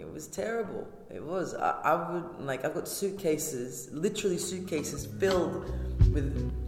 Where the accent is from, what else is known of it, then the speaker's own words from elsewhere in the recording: Australia; I identify as queer, obviously as a female, and as an Australian Arab.